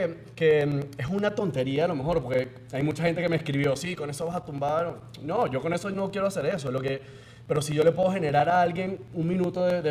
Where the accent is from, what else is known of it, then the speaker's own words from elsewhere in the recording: Venezuela; now in United States; aquí en Estados Unidos, ¿de dónde eres? Venezuela